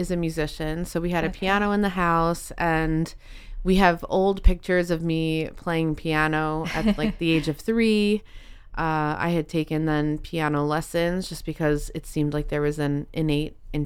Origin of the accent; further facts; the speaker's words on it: Bayonne, New Jersey, United States; I grew up in New Jersey. I grew up in Bayonne, New Jersey.